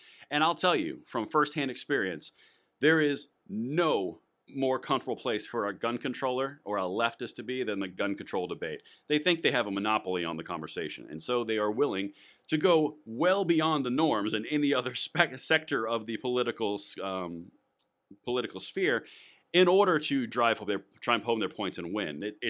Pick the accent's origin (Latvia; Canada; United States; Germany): United States; I'm American as the day is long.